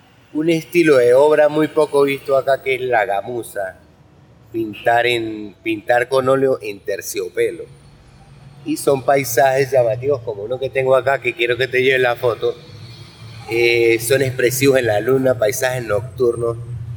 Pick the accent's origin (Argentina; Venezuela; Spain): Venezuela; Mérida; moved away as an adult; now in Colombia; soy de la ciudad de Mérida, venezolano, ahorita estabilizado, voy para 5 años acá en la Comuna 4, en este lugar donde estoy pintando.